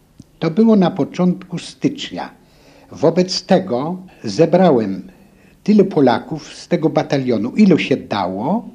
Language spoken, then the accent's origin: Polish; Wielowieś, Greater Poland Voivodeship, Poland; a stamtąd ja wyruszyłem do mojej wioski rodzinnej Wielowsi, powiatu koźmińskiego, gdzie ojciec mój był kierownikiem szkoły.